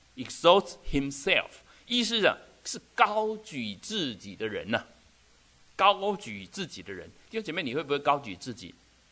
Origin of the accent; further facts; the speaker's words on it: China; 就好像我们中国人最多的